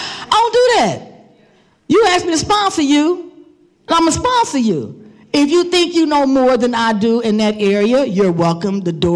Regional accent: Cincinnati, Ohio, United States; I'm from the Cincinnati area. And so I came here to get clean.

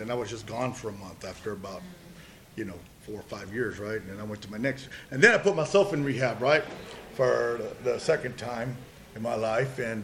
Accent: Corpus Christi, Texas, United States; I'm an addict. I'm from Corpus Christi.

